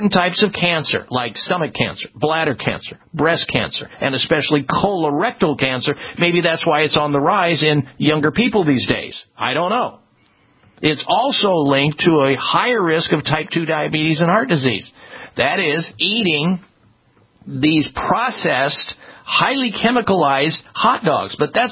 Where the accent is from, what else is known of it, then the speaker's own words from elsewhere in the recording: Midwest, United States; when I grew up in the Midwest, I ate a lot of hot dogs at the ballparks